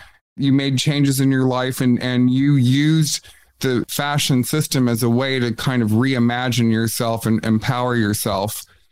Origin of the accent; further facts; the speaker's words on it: Midwest, United States; I grew up in the Midwest in kind of like a rural area. We were not wealthy. We were kind of poor. Everyone was farmers and coal miners.